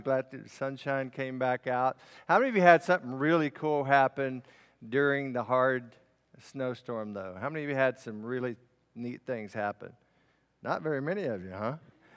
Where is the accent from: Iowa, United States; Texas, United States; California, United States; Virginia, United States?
Texas, United States; Lubbock; I'm from Lubbock, Red Raiders. Any Red Raiders out there?